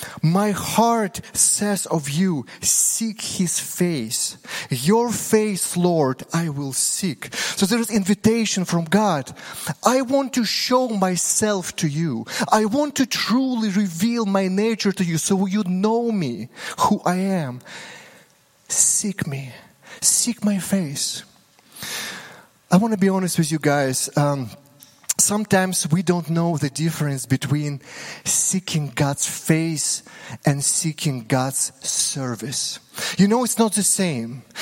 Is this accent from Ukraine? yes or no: yes; Ukraine; English is a second language; I said that I'm from Ukraine